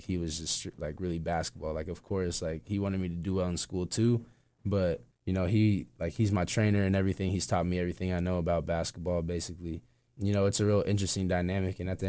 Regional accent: Portland, Oregon, United States; Growing up in Portland was, you know, it was kind of perfect in my eyes just because Portland is real laid back, but it's still accessible to everything.

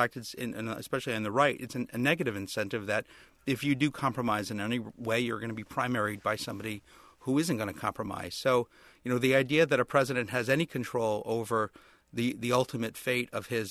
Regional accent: Connecticut, United States; I grew up in Connecticut. I grew up in northeastern Connecticut and went to UConn

